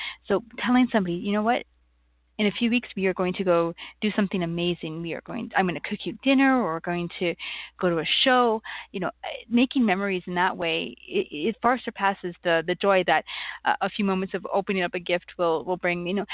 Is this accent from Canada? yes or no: yes; Canada; I am Canadian, so we had ours last month